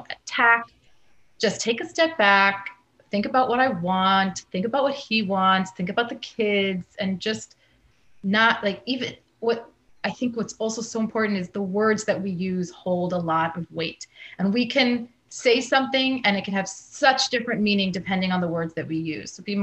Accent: Canada; Z, because I'm Canadian, or Z for Americans.

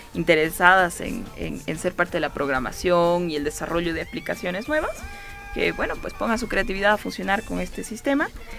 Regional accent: Bolivia; Eso es lo que nos falta en general como bolivianos y bolivianas

